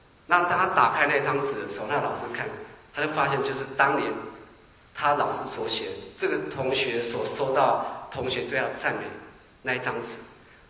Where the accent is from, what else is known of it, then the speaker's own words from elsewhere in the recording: China; 不像我们中国人常说爱之深责之切